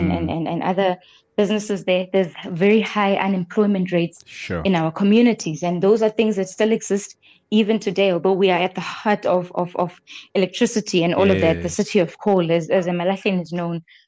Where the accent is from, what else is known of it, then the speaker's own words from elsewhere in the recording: Benoni, Gauteng, South Africa; I was born in Benoni. The East Rand. My parents are both from the East Rand.